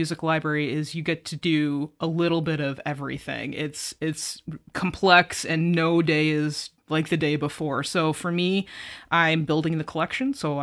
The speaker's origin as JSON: {"language": "English", "town": "Rochester", "region": "New York", "country": "United States", "tie": "born or raised there", "also_born_or_lived": "Texas", "moved": "as an adult", "said": "Oh, I am actually from Western New York. I'm from Rochester and grew up there and went to college in Ohio. And then I moved to Texas for grad school."}